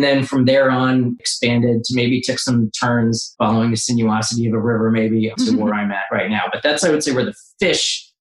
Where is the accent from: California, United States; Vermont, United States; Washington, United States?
Washington, United States; born there; I was born in Washington State, lived there for a few years.